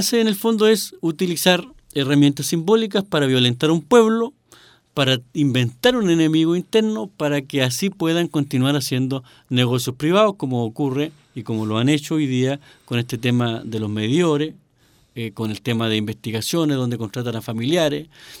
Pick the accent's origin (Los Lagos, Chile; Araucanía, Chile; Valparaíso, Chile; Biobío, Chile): Araucanía, Chile; Purén; yo soy mapuche, yo pertenezco a la comunidad Manuel Ancalao, soy de Purén, soy de la Araucanía